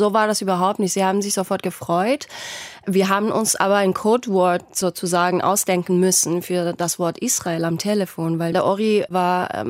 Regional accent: Tehran, Iran; now in Munich, Germany; ich würde mich nicht als Deutsche sehen, obwohl ich mich hier zu Hause fühle. Mittlerweile ist meine Heimat mehr München als Teheran. Aber das ist bei mir klar, die Identität ist klar iranisch.

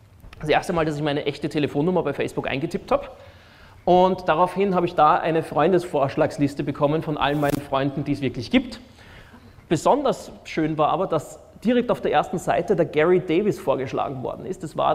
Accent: Salzburg, Austria; now in Vienna, Austria; also ich wohne in Wien, bin aus Salzburg

